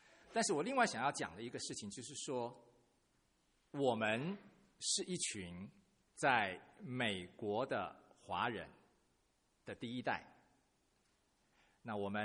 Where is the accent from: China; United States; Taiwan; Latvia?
China; 就是对我们中国人的父母亲哈，看见孩子得 A 是应该的哈